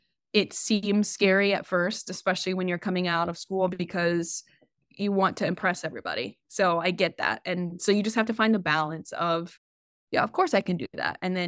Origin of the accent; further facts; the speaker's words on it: Kansas, United States; now in New York, United States; And I've always had that like New York speed in my mind, but I grew up in Kansas.